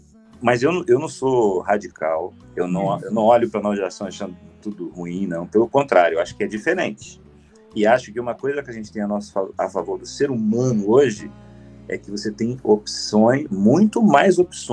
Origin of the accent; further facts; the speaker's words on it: Rio de Janeiro, Brazil; now in São Paulo, Brazil; eu, como carioca morador de São Paulo